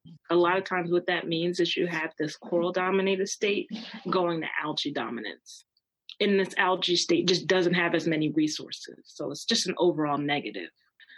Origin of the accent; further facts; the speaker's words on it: Philadelphia, Pennsylvania, United States; I grew up here in Philadelphia. I liked science, but I didn't know what I was going to do with it.